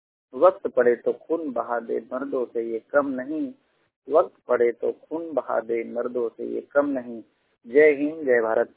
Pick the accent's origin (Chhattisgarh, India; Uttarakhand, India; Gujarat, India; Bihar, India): Gujarat, India; मैं गुजरात से बिलोंग कर रहा हूं और ब्लाइंड हूं।